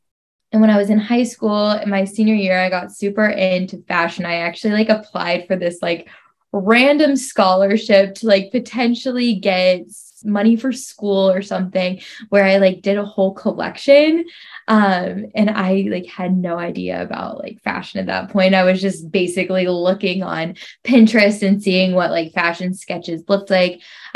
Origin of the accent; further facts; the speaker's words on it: Ohio, United States; So ultimately I was from Ohio. Kent State was here.